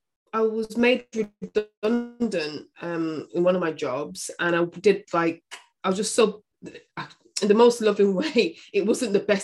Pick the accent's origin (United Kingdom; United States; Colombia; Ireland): United Kingdom; Coventry, West Midlands; also born or lived in Stoke-on-Trent / Birmingham / Liverpool; now in London, United Kingdom; I was born in Stoke-on-Trent. Okay. When I was about 3, I moved to Birmingham. When I was about 11, I moved to Coventry. When I was 18, I moved to Liverpool. When I was about 21, I came back to Coventry. And then I think it was 22, I came to London.